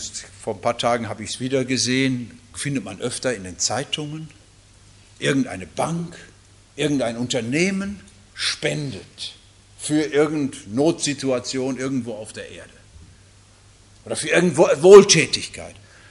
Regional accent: Baden-Württemberg, Germany; Gibt es hier im Westfalen ganz genau wie bei uns in Baden-Württemberg, nicht?

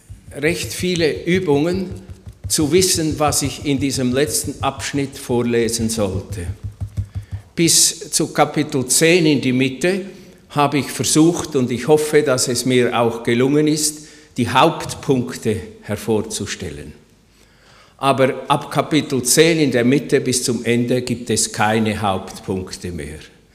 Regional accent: Switzerland; soweit ich urteilen kann als Schweizer.

